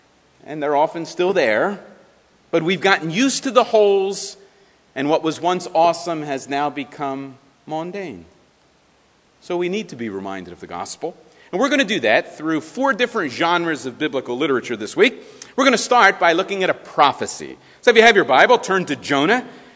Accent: Philadelphia, Pennsylvania, United States; I think of the dog we had growing up in Philadelphia.

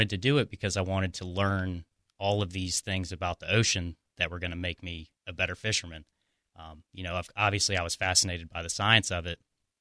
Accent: North Carolina, United States; So I grew up in Camden County, North Carolina, which is going to be closer to the Outer Banks.

